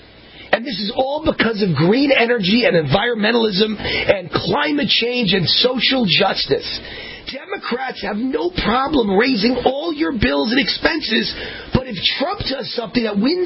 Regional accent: New York, United States; Because I'm from New York originally, Con Ed.

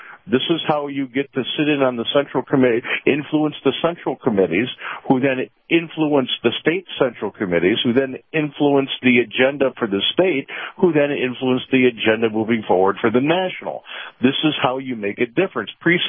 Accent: Illinois, United States; I grew up in DuPage County, which during the day back in the 80s and most of the way through the 90s was a solidly red county, the sixth most Republican county in the country.

